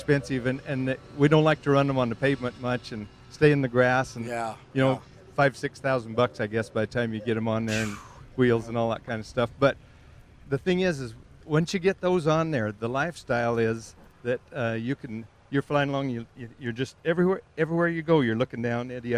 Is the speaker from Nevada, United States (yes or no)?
yes; Austin, Nevada, United States; I'm from out in Nevada, Austin, Nevada, a little town out there.